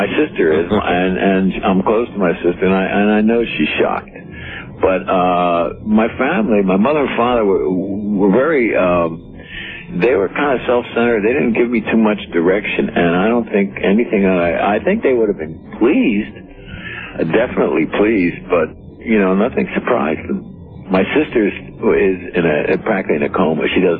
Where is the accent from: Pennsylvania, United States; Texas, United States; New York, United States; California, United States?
Pennsylvania, United States; Philadelphia; I was brought up in Philadelphia, born and bred, raised there from, you know, zero to about 18 when I finished college.